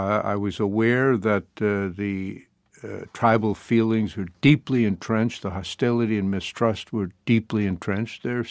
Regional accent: United States; I'm an American, very proud of it

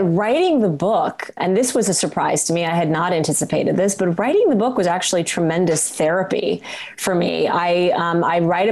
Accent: Kalamazoo, Michigan, United States; born there; I was born in Kalamazoo, Michigan. That's a long story, but they did end up in Kalamazoo. They were both academics. And we ended up in Kalamazoo, Michigan.

